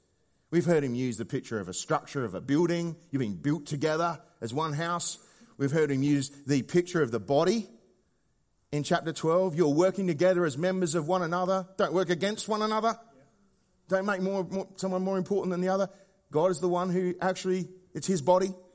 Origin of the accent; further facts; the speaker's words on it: Australia; And I would know that as an Australian